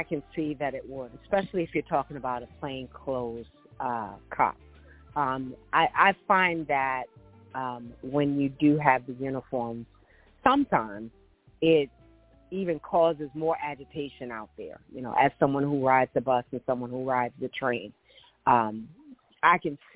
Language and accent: English; New York, United States; And as a New Yorker, I'm always observing.